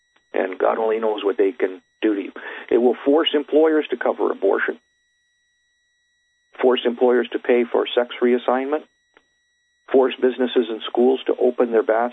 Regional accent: Canada; as a Canadian, we don't get that too much to a degree

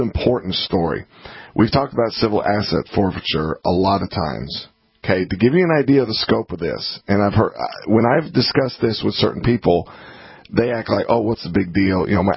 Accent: Atlanta, Georgia, United States; In Atlanta, I grew up in Atlanta, and early morning earthquake jolt Atlanta. Now, we never have earthquakes in Atlanta.

